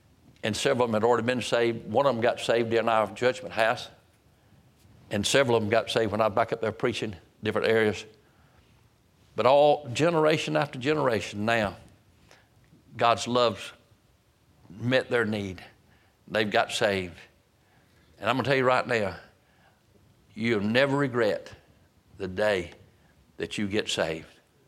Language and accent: English; Roanoke Rapids, North Carolina, United States; But I was preaching in Lakeview Park Baptist Church in my hometown, Roanoke Rapids.